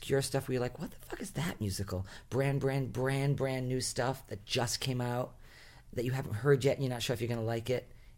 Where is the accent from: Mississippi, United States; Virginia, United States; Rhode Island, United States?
Rhode Island, United States; Growing up in Rhode Island, I would get this radio station from Emerson College, W E R S, Boston.